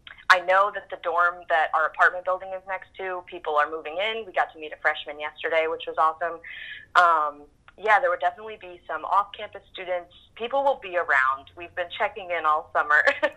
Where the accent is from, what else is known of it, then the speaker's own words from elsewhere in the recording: New Jersey, United States; So I was raised Catholic. I'm from the Jersey Shore originally. I'm the oldest of seven. We're a very Irish Catholic family.